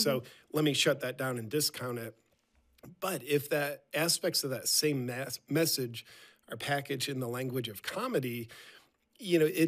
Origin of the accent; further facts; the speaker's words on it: United States; born there; I was born in America and don't like to admit it, but it's true, so I will.